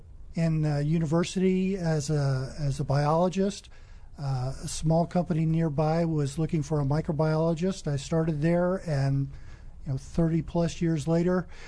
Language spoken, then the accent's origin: English; Colorado, United States; born there; also born or lived in Europe; Well, I was born in Colorado, but my father was in the military. So I think in a sense I've moved around a lot. I lived around the United States and also in Europe.